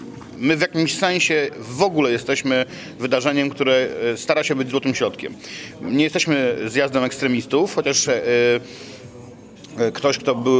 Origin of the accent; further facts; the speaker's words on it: Kraków, Lesser Poland, Poland; Ja w ogóle jestem jako Krakus przede wszystkim dumny, że to się w ogóle dzieje w naszym mieście